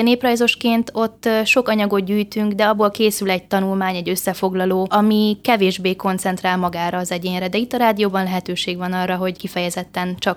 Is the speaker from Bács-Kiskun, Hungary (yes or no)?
yes; Kiskunhalas, Bács-Kiskun, Hungary; Én már Halason születtem, és azóta is Halason élünk.